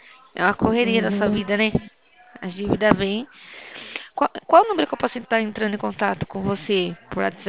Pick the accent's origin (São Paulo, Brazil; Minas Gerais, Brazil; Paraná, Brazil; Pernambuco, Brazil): São Paulo, Brazil; Eu sou de São Paulo.